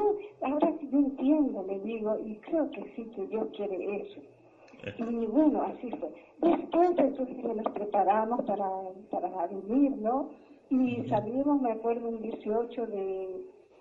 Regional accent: Encarnación, Itapúa, Paraguay; Encarnación Paraguay. La ciudad que está enfrente a Posadas.

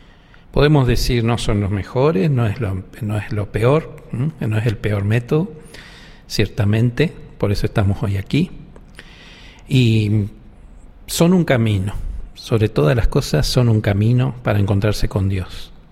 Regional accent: Itatí, Corrientes, Argentina; now in Córdoba, Argentina; Soy correntino, nacido en Itatí. Vivo aquí en Córdoba, soy jesuita, sacerdote jesuita.

